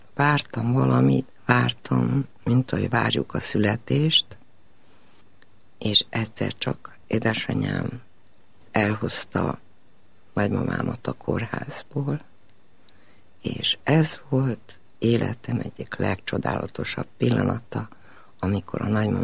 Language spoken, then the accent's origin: Hungarian; Cluj-Napoca, Cluj County, Romania; én még úgy nőttem föl, hogy mindenkiben mélyen élt az az idő, amikor úgynevezett magyar világ volt Kolozsváron.